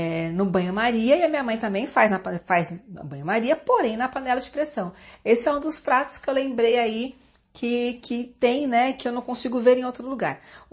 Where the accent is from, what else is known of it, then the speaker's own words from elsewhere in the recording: Jundiaí, São Paulo, Brazil; a minha família, né, reside em Jundiaí, eu nasci em Jundiaí